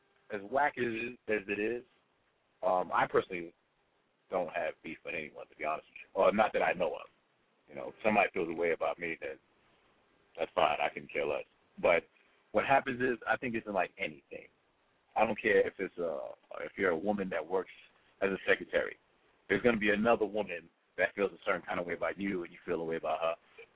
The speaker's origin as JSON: {"language": "English", "town": "Brooklyn", "region": "New York", "country": "United States", "tie": "born or raised there", "said": "I'm born and raised in Brooklyn."}